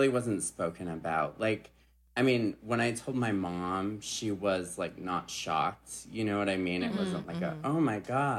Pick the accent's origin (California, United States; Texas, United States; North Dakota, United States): North Dakota, United States; Yeah, so I grew up in North Dakota in a town probably with no more than, maybe 9,000 people.